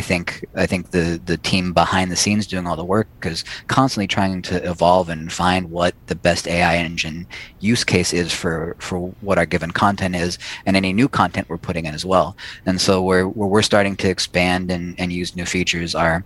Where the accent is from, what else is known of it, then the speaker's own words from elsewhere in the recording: California, United States; Growing up in the Bay Area, being a sports fan, being able to save Giants history